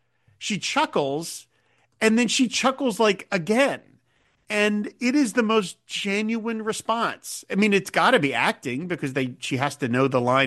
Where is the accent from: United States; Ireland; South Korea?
Ireland; We're both Irish